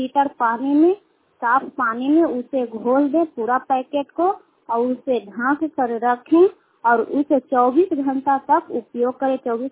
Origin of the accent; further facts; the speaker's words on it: Sukhhariya, Bihar, India; सुखहरिया के रहने वाले हैं, रुखाई पंचायत के चंदी प्रखंड नालंदा जिला के निवासी हूँ।